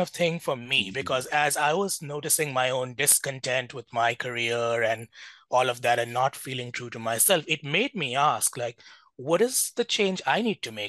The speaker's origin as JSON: {"language": "English", "town": "Mumbai", "region": "Maharashtra", "country": "India", "tie": "born or raised there", "said": "I grew up in Mumbai, which was Bombay then."}